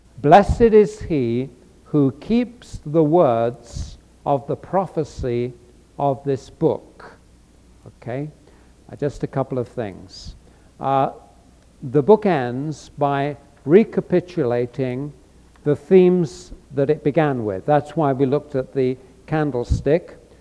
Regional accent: England, United Kingdom; It's kind of an odd thing, but being English is being odd

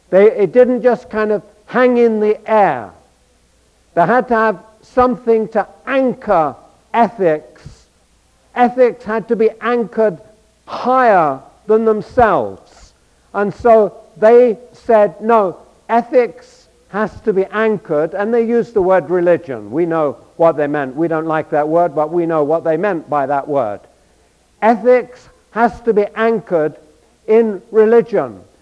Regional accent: England, United Kingdom; when I was growing up. If you're growing up in England, you don't learn much about Benjamin Franklin and George Washington and all those people.

